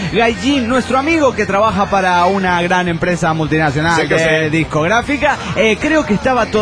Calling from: Delta, Colorado, United States; Hola, soy … de Delta Colorado.

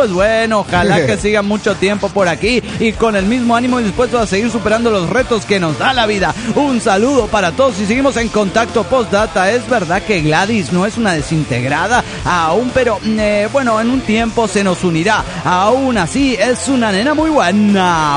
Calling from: Guerrero, Mexico; Reportándose nuevamente desde el bello estado de Guerrero, en México.

